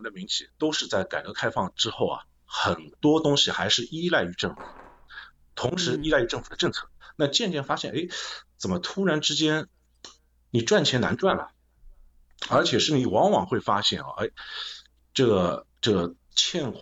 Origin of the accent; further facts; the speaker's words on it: China; 只是麻将是对于我们中国人来讲，其实我觉得这个东西是个比较大家能易去理解的